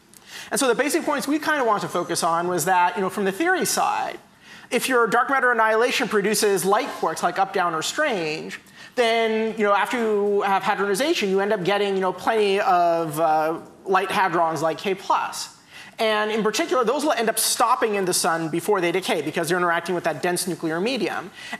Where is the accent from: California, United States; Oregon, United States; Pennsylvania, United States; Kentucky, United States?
California, United States; I'm a Californian, I don't do hockey.